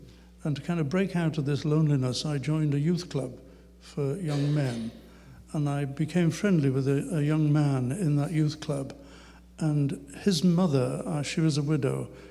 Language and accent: English; Liverpool, North West England, United Kingdom; I said, I come from Liverpool, and I said, we have a comedian in Liverpool